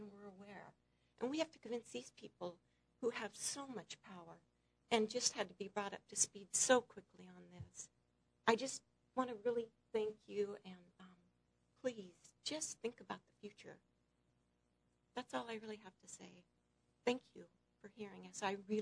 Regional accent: Washington, United States; I come from Pend Oreille County, one of the first PUDs in Washington State, and we read our own meters.

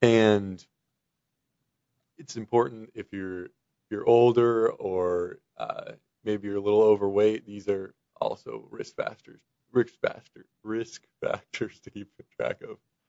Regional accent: Chelan, Washington, United States; I'm from Chelan.

